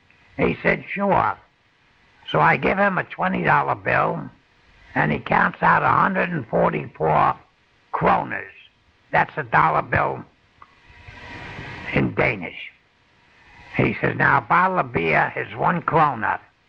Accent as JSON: {"language": "English", "town": "New York City", "region": "New York", "country": "United States", "said": "I'm a tattooer from New York City."}